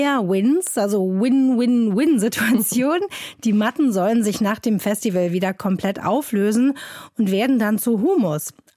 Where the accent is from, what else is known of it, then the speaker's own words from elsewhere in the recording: Hamburg, Germany; als Hamburgerin, ne, norddeutscher Sommer.